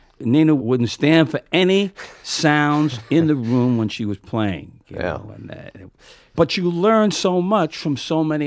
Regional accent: Brooklyn, New York, United States; I'm a New Yorker through and through.

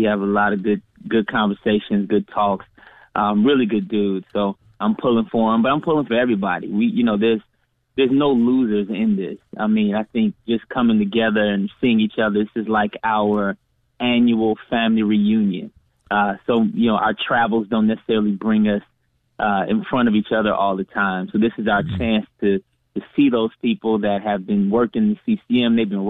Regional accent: Chicago, Illinois, United States; now in Los Angeles, United States; Yeah, actually, I'm from Chicago. I'm in L.A. now, living out here for the past couple of years just to get a little more sun in the wintertime. But I'm always going to have Chicago in my heart.

